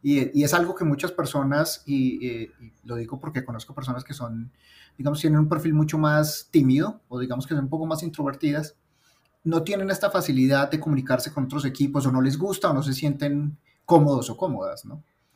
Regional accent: Colombia; moved away as an adult; now in Mexico; soy colombiano, pero vivo en México hace 3 años ya, 3 años y poquito.

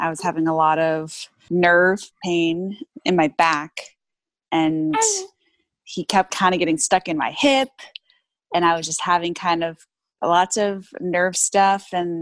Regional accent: Texas, United States; now in Los Angeles, United States; we don't really have family in LA. I'm from Texas.

